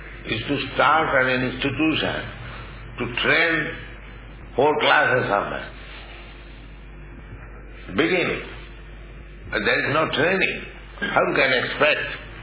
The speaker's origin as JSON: {"language": "English", "country": "India", "moved": "as an adult", "lives_now": "New York, United States", "said": "I came from India alone, New York, 1965."}